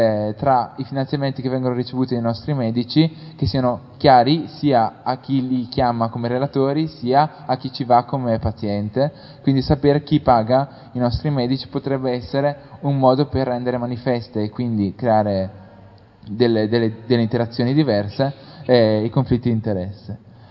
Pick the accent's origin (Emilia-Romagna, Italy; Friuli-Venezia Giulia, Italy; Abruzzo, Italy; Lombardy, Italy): Lombardy, Italy; Brescia; Io vengo da Brescia